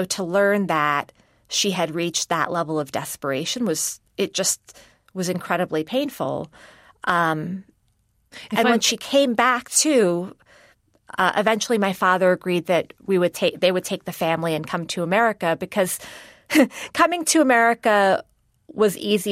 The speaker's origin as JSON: {"language": "English", "country": "Morocco", "tie": "born or raised there", "lives_now": "United States", "said": "while my family is originally from India, I was born in Morocco and we had a relatively stable life there."}